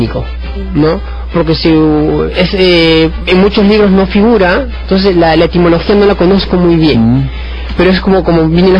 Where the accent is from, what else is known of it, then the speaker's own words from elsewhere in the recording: Peru; como buenos peruanos, nos motivamos mucho por emoción.